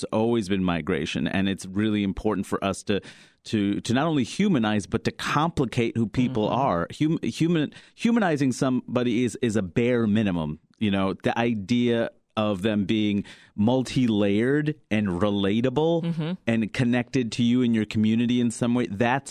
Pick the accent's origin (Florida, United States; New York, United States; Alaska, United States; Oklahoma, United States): New York, United States; Queens; It's like, Queens, no, where are you really from?